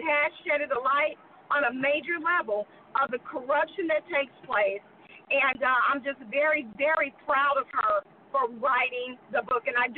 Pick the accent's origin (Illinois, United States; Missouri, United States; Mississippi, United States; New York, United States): Missouri, United States; Kansas City; I am from the Kansas City Metroplex.